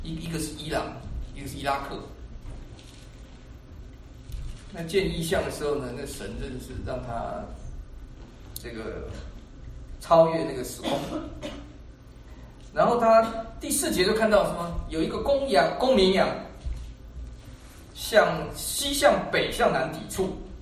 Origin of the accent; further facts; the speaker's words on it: Taiwan; 因为我是台湾来的，我做那个我们是必须服兵役的